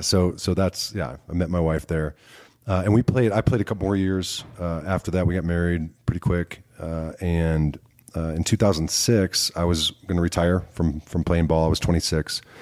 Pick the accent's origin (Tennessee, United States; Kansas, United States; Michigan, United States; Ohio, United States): Michigan, United States; Detroit; now in Fort Worth, United States; Yeah, I grew up in the Detroit area, and my dad was in professional baseball, so we moved around a lot.